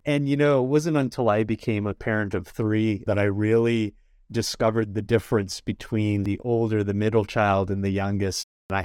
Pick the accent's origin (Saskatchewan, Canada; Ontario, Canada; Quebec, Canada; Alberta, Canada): Ontario, Canada; Beeton; So I grew up about an hour north of Toronto in a little town called Beaton, Ontario.